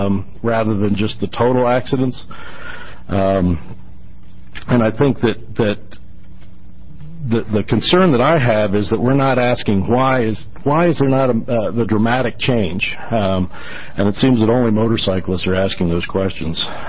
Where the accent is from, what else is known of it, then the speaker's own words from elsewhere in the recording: Junction City, Oregon, United States; For the record … from Junction City, Oregon.